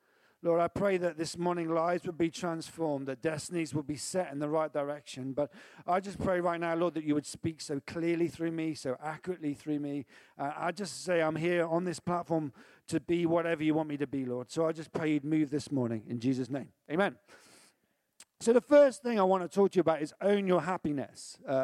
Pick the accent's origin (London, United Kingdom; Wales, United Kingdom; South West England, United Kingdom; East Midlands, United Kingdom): South West England, United Kingdom; I'm from the West Country.